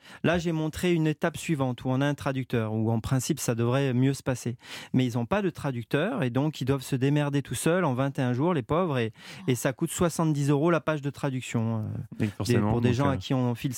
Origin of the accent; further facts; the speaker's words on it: Marseille, Provence-Alpes-Côte d'Azur, France; J'étais un cancre quand je suis arrivé de Marseille.